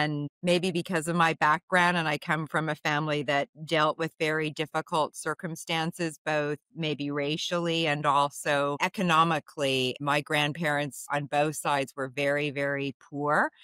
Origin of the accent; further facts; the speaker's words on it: Winnipeg, Manitoba, Canada; also born or lived in Colorado; now in Toronto, Canada; I was born in Winnipeg, actually. I came to Toronto in the late 1990s after grad school. I spent part of my childhood actually in the States, in Colorado, because my mom was going to school there.